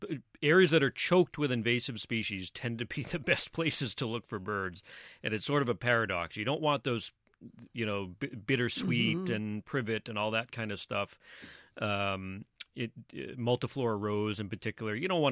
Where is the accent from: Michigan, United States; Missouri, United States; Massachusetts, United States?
Massachusetts, United States; I grew up in Plymouth County, and so I do the Taunton Middleborough count, which is kind of a little count that could.